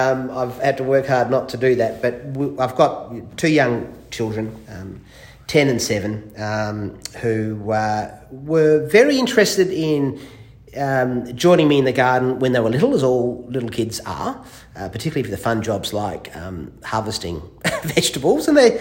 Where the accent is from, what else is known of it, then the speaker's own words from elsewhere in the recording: Western Australia, Australia; I'm not from Fremantle originally. I grew up on the other side of the river, and I grew up in the western suburbs.